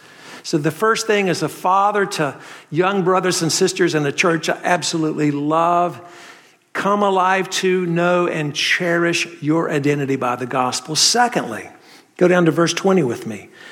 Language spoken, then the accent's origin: English; North Carolina, United States; accent: North Carolina; I'm a Southerner. You can tell from this North Carolina accent, part of the country, if not world, I come from.